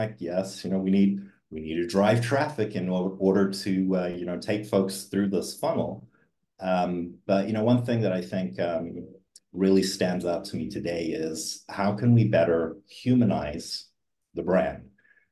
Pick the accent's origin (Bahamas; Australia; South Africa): South Africa; I am originally from South Africa. I do have a little residual of an accent, kind of comes and goes depending on the day of the week.